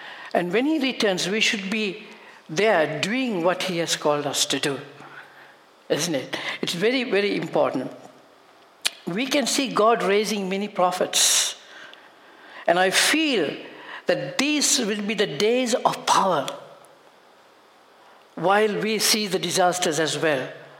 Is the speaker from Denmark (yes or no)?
no; Germany; English is a second language; moved away; We came from Germany.